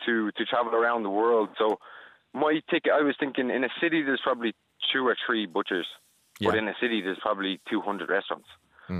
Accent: Dublin, Leinster, Ireland; From Raphanum, Dublin, South Dublin.

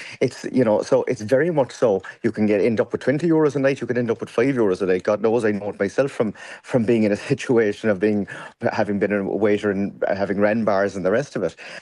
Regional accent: Ireland; Because us as Irish people, we tip for people that go the extra mile.

